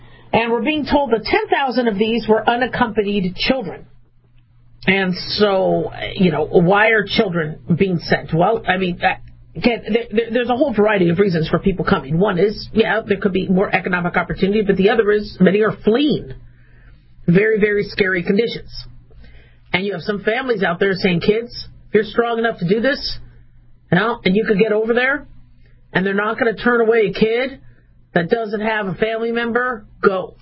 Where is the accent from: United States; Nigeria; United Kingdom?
United States; I mean, I'm an American. I love this country.